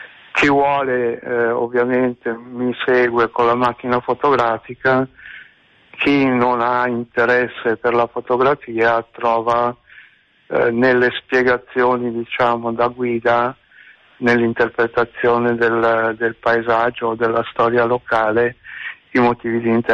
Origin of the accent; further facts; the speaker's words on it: Canzo, Lombardy, Italy; Io sono di Canzo, che è un paese di circa 5.000 abitanti vicino a Milano, facilmente raggiungibile anche in treno